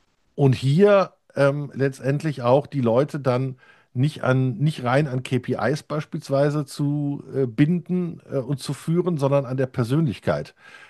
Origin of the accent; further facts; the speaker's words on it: Duisburg, North Rhine-Westphalia, Germany; now in Oberhausen, Germany; ich bin bekennender Pötti, ich bin im Pott aufgewachsen, ich bin Duisburger, ja, also wirklich im Schatten der Stahlwerke aufgewachsen, wohne jetzt in Oberhausen. Hatte zwischendurch auch mal Phasen, wo ich beruflich bedingt mal in Bremen war, aber auch in Nürnberg